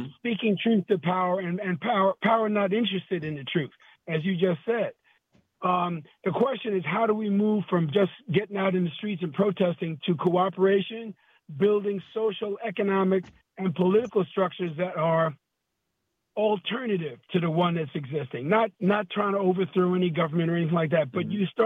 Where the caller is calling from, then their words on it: Baltimore, Maryland, United States; I'm calling from Baltimore.